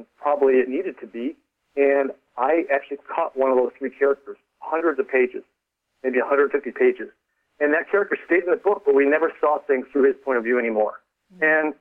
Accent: Chicago, Illinois, United States; because I grew up in Chicago, Milwaukee didn't seem that exotic a place to set a book in. It was a lot like Chicago, a smaller version of Chicago.

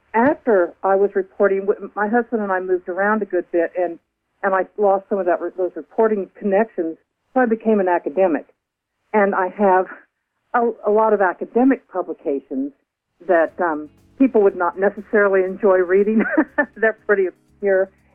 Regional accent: Missouri, United States; now in Virginia, United States; And St. Louis I picked because I'm originally from Missouri, but I'm not from St. Louis. I'm from the southwestern part of the state. But I now live in Virginia, and I have for a number of years.

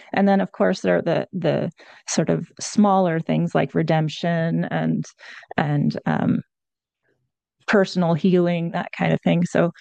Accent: Canada; Well, I'm Canadian, so I don't know the history of the United States very well.

